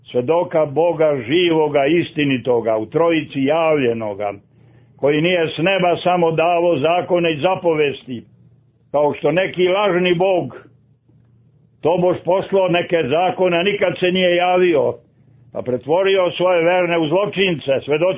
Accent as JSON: {"language": "Serbian", "country": "Serbia", "tie": "born there", "said": "Ali sam rođen u Valjevskom kraju."}